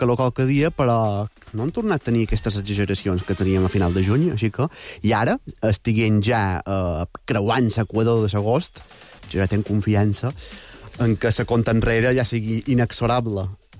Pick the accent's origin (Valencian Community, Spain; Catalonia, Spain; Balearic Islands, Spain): Balearic Islands, Spain; Sóller; aquí, en el ponent de Mallorca, concretament, va creuar la serra i va deixar unes quantes destrosses en el meu poble, Solla, concretament.